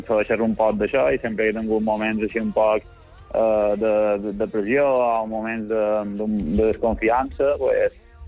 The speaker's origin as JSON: {"language": "Catalan", "town": "Maria de la Salut", "region": "Balearic Islands", "country": "Spain", "tie": "born or raised there", "said": "vaig començar a jugar a l'equip del meu poble, Maria de Salut, i vaig pegar les primeres passes allà."}